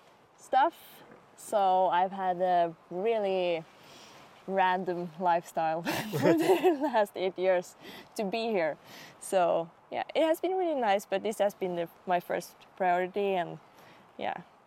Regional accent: Norway; English is a second language; I'm 24 years old. I'm from Norway. And I've been working at this cabin in the middle of Jotunheimen for 8 years now, since I was 17 years old.

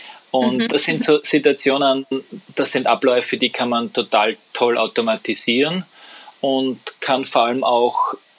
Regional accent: Austria; wir sagen Schularbeiten bei uns in Österreich

